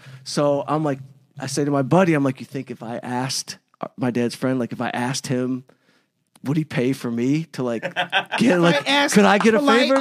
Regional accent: Detroit, Michigan, United States; So I grew up in Detroit, right? You know, I grew up outside Detroit

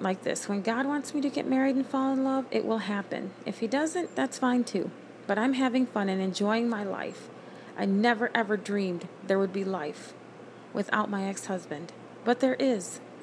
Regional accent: Grand Rapids, Michigan, United States; I'm Mexican from Grand Rapids, Michigan.

